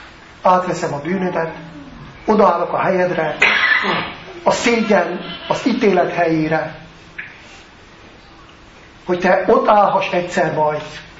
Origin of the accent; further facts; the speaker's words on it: Budapest, Hungary; Még Budapest is, ahonnan én jöttem.